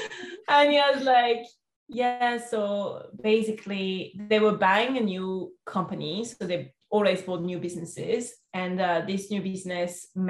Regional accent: Lyon, Auvergne-Rhône-Alpes, France; English is a second language; because I was from Lyon, I was in internship in Paris.

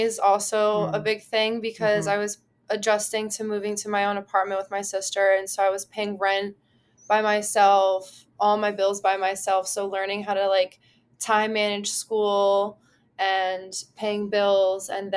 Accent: Lawrence, Massachusetts, United States; now in Philadelphia, United States; Okay, so I am 23 years old. I'm from Lawrence, where my aunt Kathy's from and my mom's from. I moved to Philadelphia, where I work.

